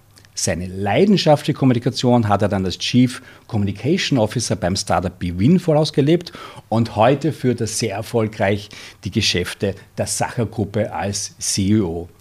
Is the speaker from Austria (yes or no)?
yes; Styria, Austria; Ich komme aus dem Bezirk Feldbach, also aus der Oststeiermark.